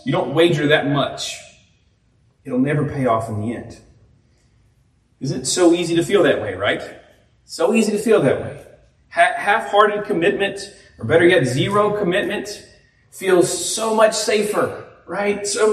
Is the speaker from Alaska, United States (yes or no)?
no; Louisiana, United States; and I grew up near New Orleans, so I remember these seasons.